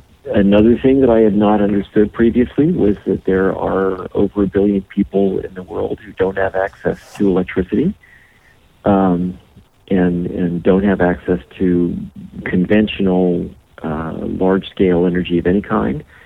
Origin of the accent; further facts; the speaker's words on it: California, United States; I live in California, and I was raised in California.